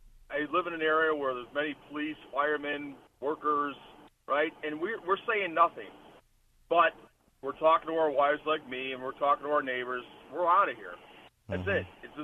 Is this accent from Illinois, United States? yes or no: yes; Chicago, Illinois, United States; I was in Florida this weekend, and when I said I was from Chicago, they started snickering.